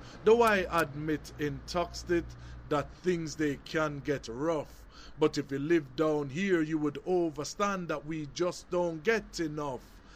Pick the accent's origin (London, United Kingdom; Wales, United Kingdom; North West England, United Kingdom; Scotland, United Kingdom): North West England, United Kingdom; Liverpool; I was born and raised in Liverpool, and I chose Princes Boulevard because I've always lived in this area, Liverpool 8, which is now known as Tuxted after 81.